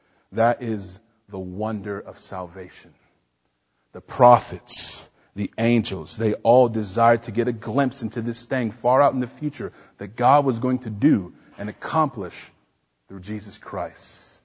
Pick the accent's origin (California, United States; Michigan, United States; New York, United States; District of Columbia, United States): District of Columbia, United States; Washington; I'm from Washington, D.C. I grew up in the projects.